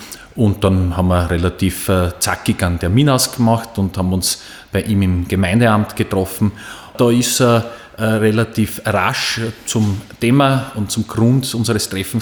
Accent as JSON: {"language": "German", "town": "Hitzendorf", "region": "Styria", "country": "Austria", "tie": "born or raised there", "said": "in Hitzendorf, wo ich herkomme, das ist meine Heimatgemeinde Hitzendorf in Graz Umgebung"}